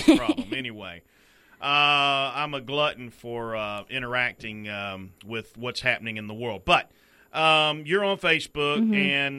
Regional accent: United States; You know what? I'm an American. I'm a proud American.

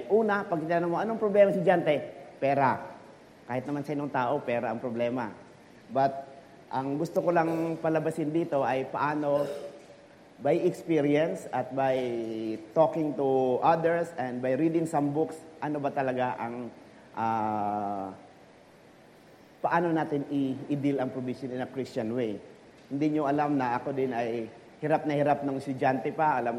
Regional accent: Mindanao, Philippines; Ganun kahirap noon kasi I'm from Mindanao. We are 8 children.

